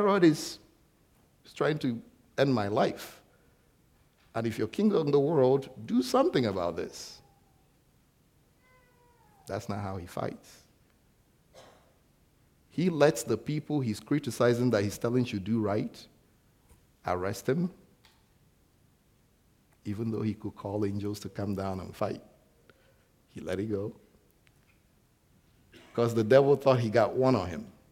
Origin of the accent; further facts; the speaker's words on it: Nigeria; I'm from Nigeria